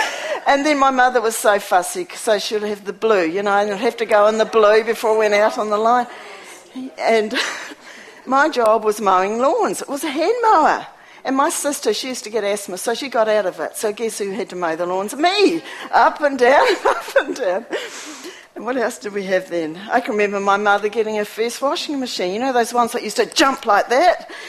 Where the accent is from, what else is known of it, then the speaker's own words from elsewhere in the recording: Christchurch, Canterbury, New Zealand; I can remember growing up in Christchurch, how all our groceries came from the corner shop.